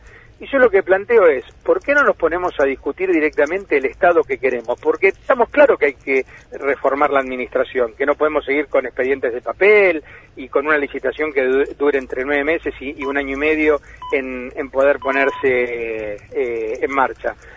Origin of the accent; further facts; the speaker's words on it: Pilar, Buenos Aires Province, Argentina; also born or lived in San Isidro; No, yo vengo de Pilar, nací en San Isidro.